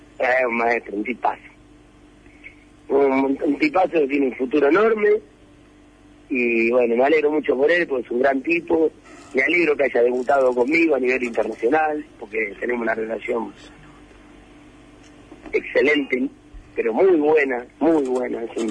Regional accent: Argentina; Yo soy argentino

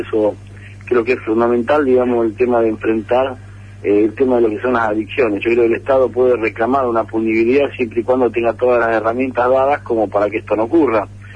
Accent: Santa Fe, Argentina; tenemos que dar el ejemplo como santafesinos

